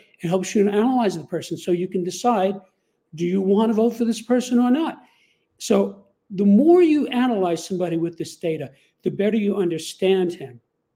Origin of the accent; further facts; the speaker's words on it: New York, United States; I knew him long before he ran for president in New York. I came from New York.